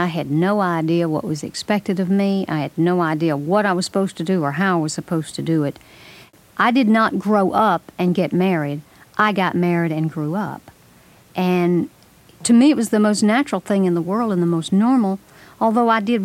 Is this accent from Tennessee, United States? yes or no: yes; Memphis, Tennessee, United States; You've got to remember, I grew up in a city. I grew up in Memphis, Tennessee, the suburbs of a city.